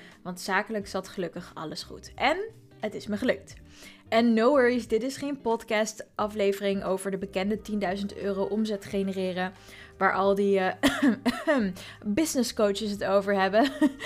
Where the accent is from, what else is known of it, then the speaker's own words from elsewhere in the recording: Voorburg, South Holland, Netherlands; geboren op 7 augustus 1988, geboren en getogen in Voorburg.